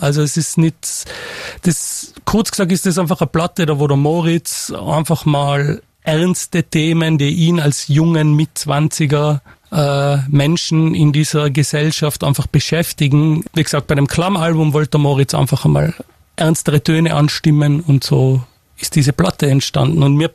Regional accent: Austria; Und als Österreicher ist es halt lange Zeit klar gewesen, dass man Hochdeutsch seine Lyrics schreiben muss

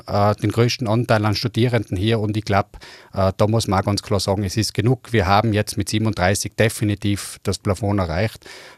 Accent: Innsbruck, Tyrol, Austria; Ich bin ein Innsbrucker, der da aufgewachsen ist, der jetzt bereits 44 Jahre da lebt. Ich bin ledig, Vater einer fast 21-jährigen Tochter und leidenschaftlicher Innsbrucker

